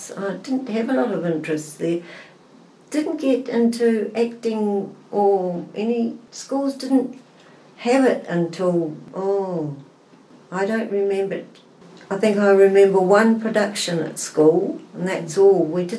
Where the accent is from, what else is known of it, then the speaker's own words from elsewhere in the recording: Waipukurau, Hawke's Bay, New Zealand; also born or lived in Waipawa; Yes, I was born in Waipukuru, 1939, July the 16th, and it was snowing, so I'm told.